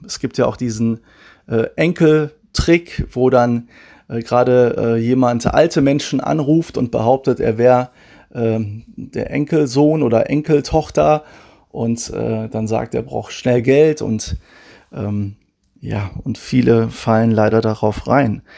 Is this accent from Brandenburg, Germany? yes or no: no; Wuppertal, North Rhine-Westphalia, Germany; also born or lived in Solingen; Ich bin in Solingen geboren, in Wuppertal groß geworden, in einer Missionarsfamilie.